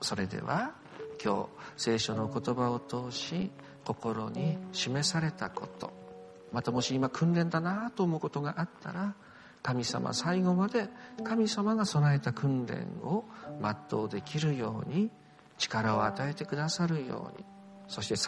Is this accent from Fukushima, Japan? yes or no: yes; Futaba, Fukushima, Japan; 私は双葉町出身で